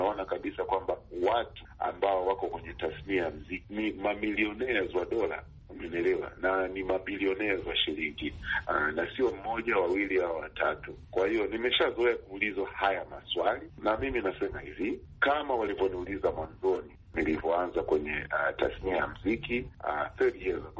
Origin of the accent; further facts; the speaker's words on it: Rombo, Kilimanjaro, Tanzania; Mimi nimetoka Rombo Mkuu, huko ndo kwetu.